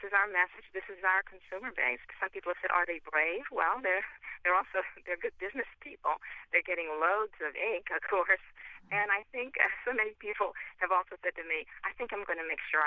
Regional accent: Maryland, United States; My home state is Maryland, and that's where I got married.

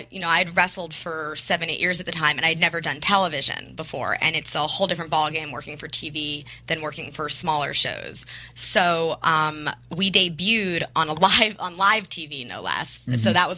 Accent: New York City, New York, United States; And I found a school in Brooklyn. I grew up in New York City, and I trained

